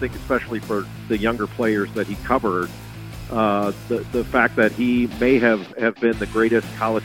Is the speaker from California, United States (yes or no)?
yes; California, United States; I grew up in Southern California and grew up with Bill Walton as an idol of mine